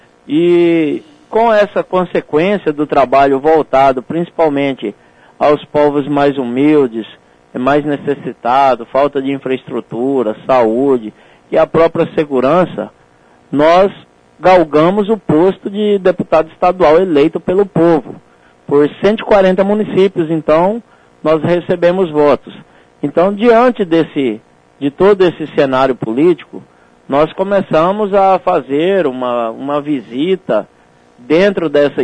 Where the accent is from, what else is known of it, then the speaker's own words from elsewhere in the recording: Tangará da Serra, Mato Grosso, Brazil; born there; cidade de Tangará da Serra, cidade meu berço, né, onde eu nasci